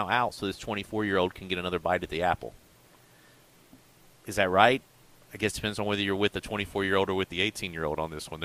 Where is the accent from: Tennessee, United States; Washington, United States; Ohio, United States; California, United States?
Tennessee, United States; Columbia; Yeah, my folks are still down there. My folks met in Honewall, which is even further west towards West Tennessee over there.